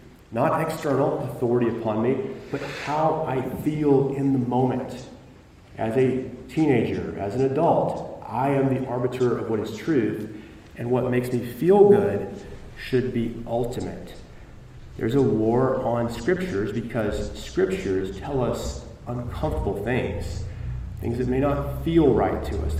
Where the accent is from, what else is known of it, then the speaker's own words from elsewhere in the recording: United States; So, for instance, we have been indoctrinated, because we are American, that we have the right to pursue life, liberty, and the pursuit of happiness.